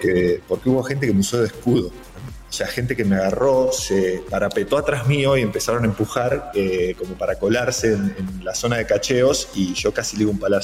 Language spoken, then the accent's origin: Spanish; Nueve de Julio, Buenos Aires Province, Argentina; somos prácticamente los dos 9 julienses. Hasta la aparición de Nacho yo era el 9 juliense más famoso.